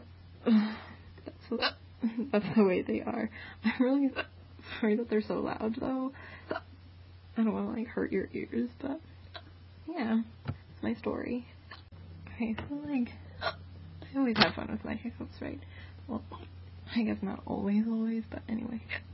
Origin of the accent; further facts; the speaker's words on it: Utah, United States; I'm from Utah.